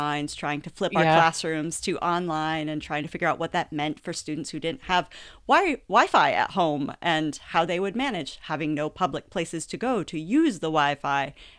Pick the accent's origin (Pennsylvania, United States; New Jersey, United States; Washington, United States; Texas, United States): Pennsylvania, United States; And I'm from Pennsylvania, so I'm a Pittsburgh mm-hmm. Penguins fan